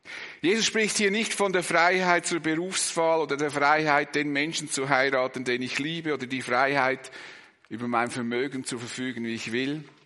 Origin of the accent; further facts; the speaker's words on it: Switzerland; Wir meinen zwar, wir seien frei, als Schweizer bilden wir uns eher etwas darauf